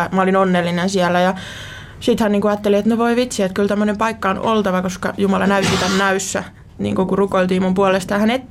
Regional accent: Turku, Southwest Finland, Finland; mä oon Turusta kotoisin.

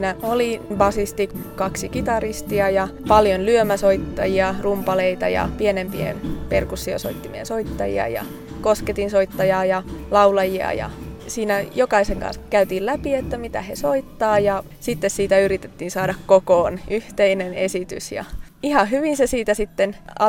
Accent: Orivesi, Pirkanmaa, Finland; also born or lived in Helsinki; Ja olen Orivedeltä kotoisin, mutta Helsingistä muutin tänne.

